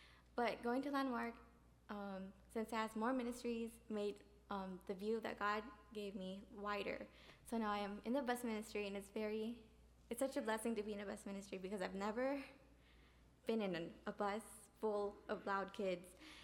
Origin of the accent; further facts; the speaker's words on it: Zion, Illinois, United States; also born or lived in Japan; I'm from Zion, Illinois. If you don't know where that is, it's an hour up north from Chicago. Let's see. I grew up, for the first 5 years of my life, I grew up in Japan because my dad was in the Navy